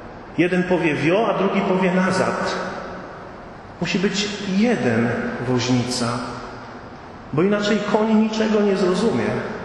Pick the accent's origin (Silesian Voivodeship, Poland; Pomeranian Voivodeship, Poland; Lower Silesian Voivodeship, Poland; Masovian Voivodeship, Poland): Pomeranian Voivodeship, Poland; Ja pochodzę z takiej małej wioski na Pomorzu. Bardzo się lubię tym chwalić. Taka wioska, no nieduża. Rodzice mieli gospodarstwo rolne.